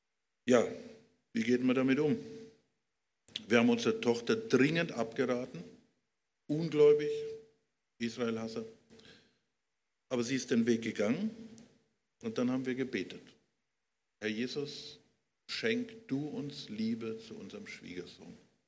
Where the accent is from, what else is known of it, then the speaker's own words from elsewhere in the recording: Germany; Aber ich bin ein Deutscher und es war mein Volk.